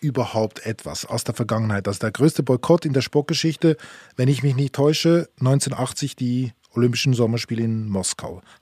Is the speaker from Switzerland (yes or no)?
yes; Switzerland; Die Frage ist jetzt natürlich, wie die Öffentlichkeit, sagen wir bei Ihnen in Deutschland, bei uns in der Schweiz, mit der Fußball-WM umgehen wird.